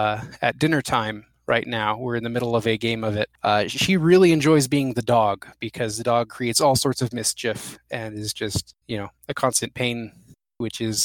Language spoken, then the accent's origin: English; New Mexico, United States; which is a reference to my home state, New Mexico, here in the U.S., which is the land of enchantment.